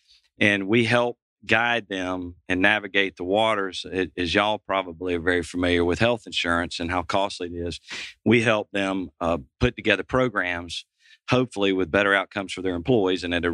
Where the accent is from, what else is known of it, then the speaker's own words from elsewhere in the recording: Macon, Georgia, United States; Macon's my hometown.